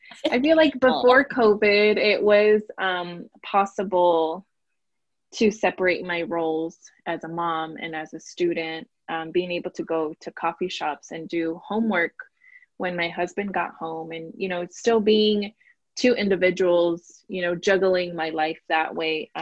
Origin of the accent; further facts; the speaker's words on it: Los Angeles, California, United States; moved away as an adult; now in Gilbert, United States; I live in Gilbert, Arizona. It's hard to live here, actually. I grew up in Los Angeles, California. I didn't move out of LA till I was 23 years old